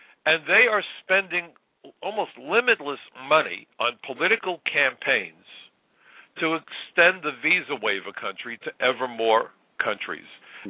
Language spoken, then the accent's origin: English; United States; I'm an American. I'm a centrist, really.